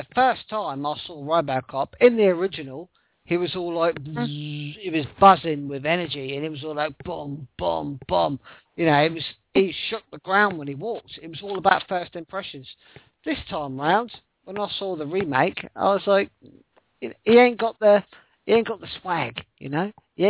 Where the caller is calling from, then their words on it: United Kingdom; UK, United Kingdom.